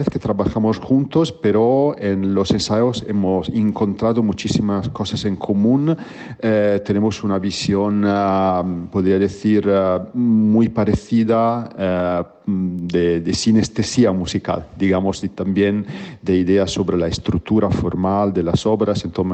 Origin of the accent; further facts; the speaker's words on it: Italy; Spanish is a second language; su director mismo, soy italiano, entonces uno de los músicos que llega, que no es ni austríaco ni húngaro, soy yo